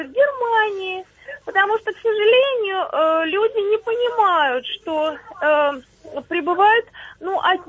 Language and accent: Russian; Moscow Oblast, Russia; Добрый вечер, я из Подмосковья.